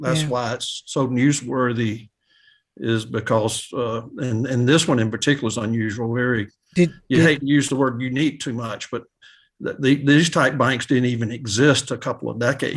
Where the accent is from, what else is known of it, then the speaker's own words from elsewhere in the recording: Greensboro, Georgia, United States; We grew up in Greensboro, Georgia, small, very small town, small community 46 years ago.